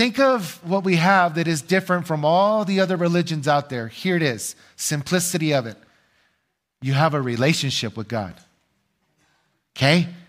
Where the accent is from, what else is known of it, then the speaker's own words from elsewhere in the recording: California, United States; now in St. George, United States; And it's true, I came from California, okay?